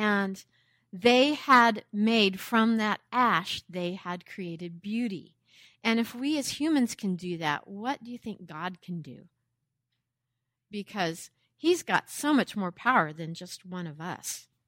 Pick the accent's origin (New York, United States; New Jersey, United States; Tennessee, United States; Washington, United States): Washington, United States; Camas; And I grew up in Camas, Washington, and that next summer we had ashes on the ground the whole time.